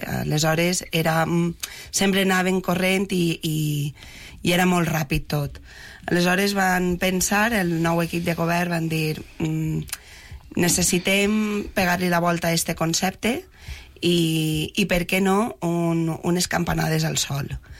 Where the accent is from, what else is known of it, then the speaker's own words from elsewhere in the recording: Senija, Valencian Community, Spain; com a dones valencianes, som patidores. Aleshores volem que isquen tot perfecte i que estiguem pues, a l'altura, que Senija estigui a l'altura de qualsevol altre poble.